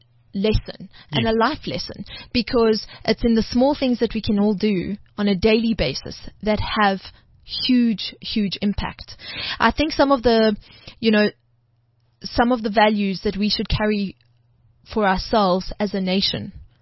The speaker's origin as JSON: {"language": "English", "country": "South Africa", "said": "I don't care. I'm South African before I'm anything else."}